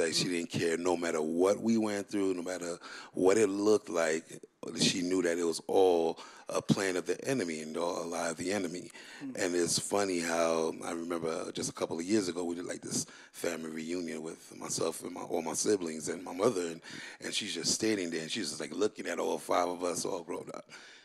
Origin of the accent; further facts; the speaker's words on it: Brooklyn, New York, United States; And we grew up in, like, I grew up in Brooklyn. So it was in 80s Brooklyn, where it was really dangerous and things of that nature.